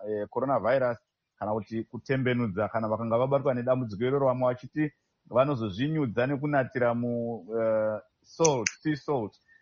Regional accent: Uzumba, Mashonaland East, Zimbabwe; also born or lived in Murewa; I grew up Kumusha Kuzumba.

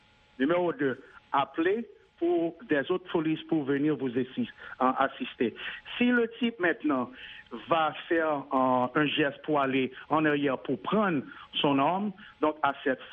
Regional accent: United States; je suis Américain. Donc, je dois me défendre à un point.

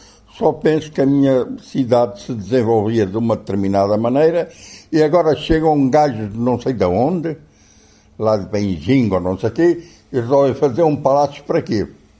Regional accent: Benguela, Angola; Tive 6 meses em Benguela, que é a minha terra.

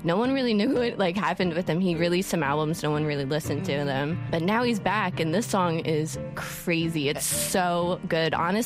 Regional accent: United States; It's so good, even as an American

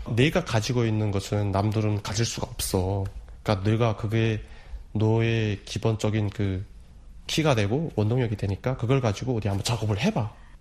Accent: North Korea; now in South Korea; 제가 또 이렇게 남한에서 또 공부를 하면서 나이도 정말 만학도고 북한에서 왔고

